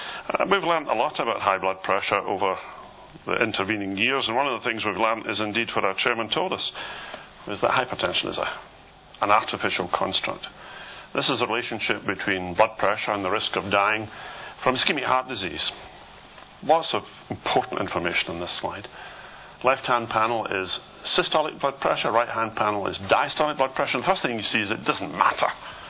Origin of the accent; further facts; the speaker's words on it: Glasgow, Scotland, United Kingdom; And of course I come from Glasgow